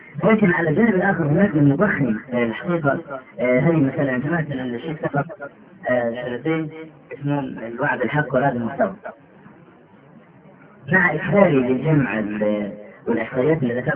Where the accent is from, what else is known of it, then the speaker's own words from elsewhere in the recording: Egypt; يعني مثلا عندنا في مصر دخول البرلمان لا قيمة له